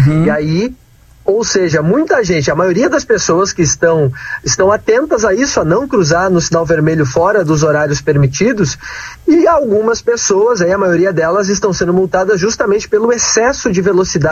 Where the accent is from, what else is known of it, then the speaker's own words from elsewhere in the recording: Santana do Livramento, Rio Grande do Sul, Brazil; lá na fronteira oeste, lá na minha terra, Santana do Livramento, cidade mais gelada do estado nesse momento, menos 0,9 graus.